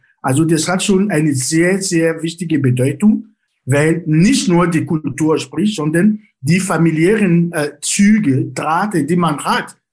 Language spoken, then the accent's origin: German; Benin; Ich hab nicht erwähnt, dass ich ursprünglich aus Benin bin. Also ich wurde in Benin geboren.